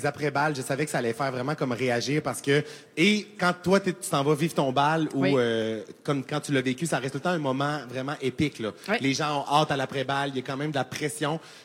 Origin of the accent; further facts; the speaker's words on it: Quebec, Canada; Je viens du Saguenay-Lac-Saint-Jean.